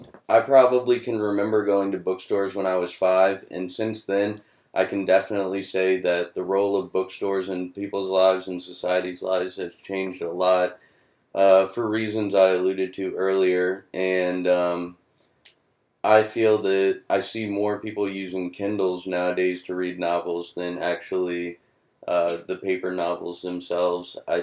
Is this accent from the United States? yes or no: yes; Fredericksburg, Virginia, United States; I'm from Fredericksburg, Virginia, which is 2 hours east of Harrisonburg, across the mountains, and I grew up there since I was 7